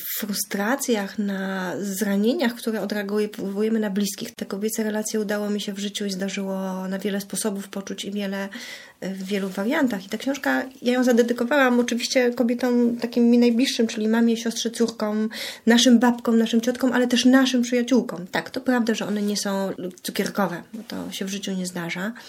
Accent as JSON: {"language": "Polish", "region": "Pomeranian Voivodeship", "country": "Poland", "tie": "born or raised there", "said": "jako kaszubka wychowana przez kaszubki jestem przyzwyczajona do takiego chłodnego sposobu bycia, życia. Takie są kaszuby"}